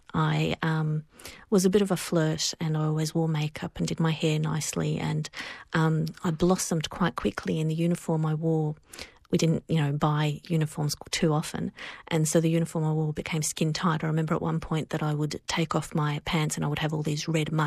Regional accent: Australia; born there; I am Australian born and I have those, you know, sentiments, and my family who lived overseas and came when the war started, immigrated here

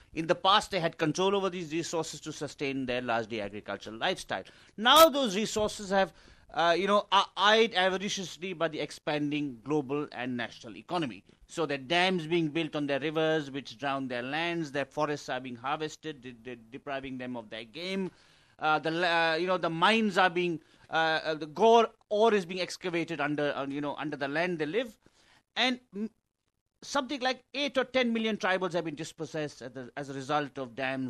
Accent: Bangalore, Karnataka, India; to Bangalore, my hometown, which is the economic capital of India

